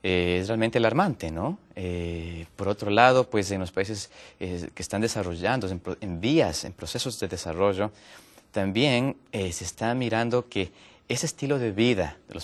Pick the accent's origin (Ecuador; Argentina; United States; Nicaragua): Ecuador; yo vengo de Ecuador, allá en Sudamérica, un país muy bonito.